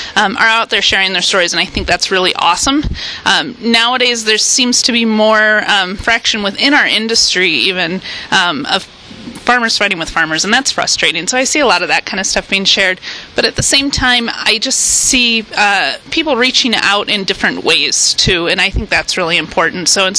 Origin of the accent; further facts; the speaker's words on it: Madison, United States; I'm not a farm girl originally. I think I embrace the term now pretty well. But I grew up here in Madison